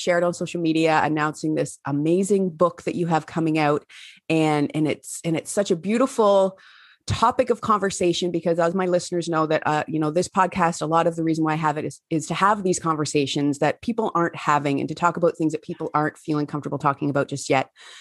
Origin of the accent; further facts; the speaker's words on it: Ontario, Canada; visiting my hometown, small town, southwestern Ontario, Canada.